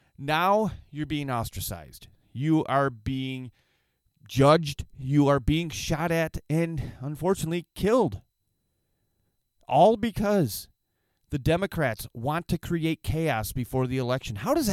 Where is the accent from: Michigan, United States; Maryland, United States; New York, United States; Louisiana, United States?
Michigan, United States; Oh, hey, we got a good story here from my home state of Michigan, as if this is going to be a surprise.